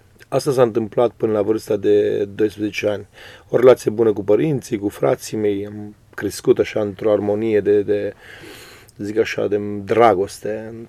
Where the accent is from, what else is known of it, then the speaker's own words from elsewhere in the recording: Câmpul Mușii, Argeș, Romania; born there; M-am născut în Câmpul Muști al județul Argeș, într-o familie de 5 copii, eu fiind al patrulea, părinții mei oameni credincioși